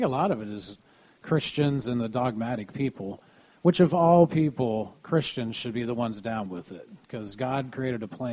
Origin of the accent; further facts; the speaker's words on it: Ohio, United States; I'm from Ohio, originally, yes.